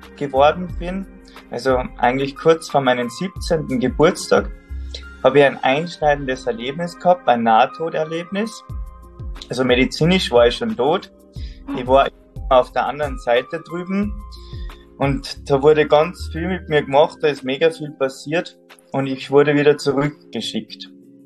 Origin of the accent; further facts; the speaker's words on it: Salzburg, Austria; Also gebürtig komme ich aus Salzburg, vom Bergbauer auf über 1000 Meter, da bin ich aufgewachsen.